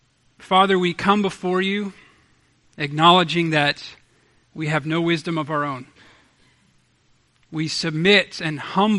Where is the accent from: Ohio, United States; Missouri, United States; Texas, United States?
Missouri, United States; St. Louis; the church I grew up in St. Louis